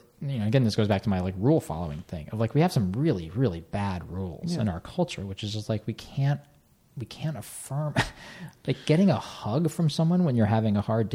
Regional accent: Chicago, Illinois, United States; I mean, I grew up in Chicago with that same freedom, right?

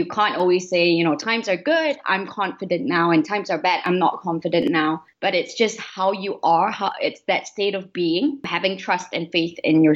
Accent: Malaysia; So I am Malaysian Chinese. So both my parents are of Chinese descent. I believe my great grandfather came over to Malaysia to help with the trade back in the day

